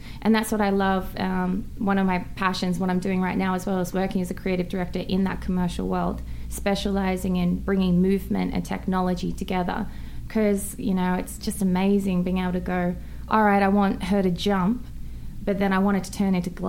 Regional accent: Australia; accent: Australian; It's my accent, right?

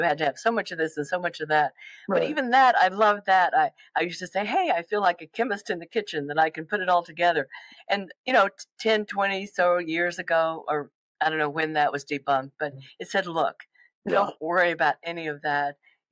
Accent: Texas, United States; I grew up in Texas, which is pretty funny. I could smell the stockyards almost from my home.

